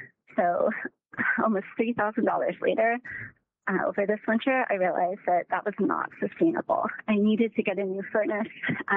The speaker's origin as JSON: {"language": "English", "town": "Anchorage", "region": "Alaska", "country": "United States", "said": "I'm from Anchorage. I'm a third-generation resident, a teacher, and single parent."}